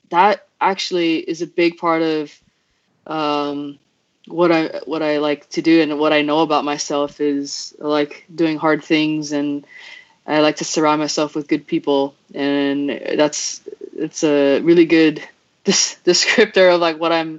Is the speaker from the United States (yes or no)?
yes; Hawaii, United States; I grew up in Hawaii, and you could probably already tell that my grammar is not the best.